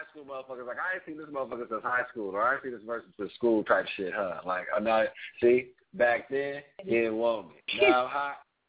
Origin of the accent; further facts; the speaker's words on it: Jacksonville, Florida, United States; now born and raised in Florida, Jacksonville, Florida, never traveled